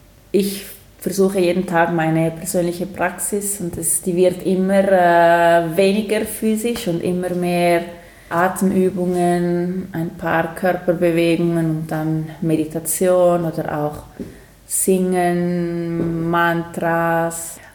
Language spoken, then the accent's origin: German; Ticino, Switzerland; also ich bin ja hier im Tessin aufgewachsen und ich bin wirklich schon so in einem Dörfchen mit Natur